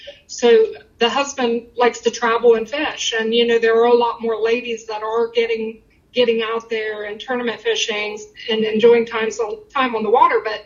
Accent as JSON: {"language": "English", "region": "Ohio", "country": "United States", "said": "I had met a girl down in Alabama, and of course, I'm from Southern Ohio."}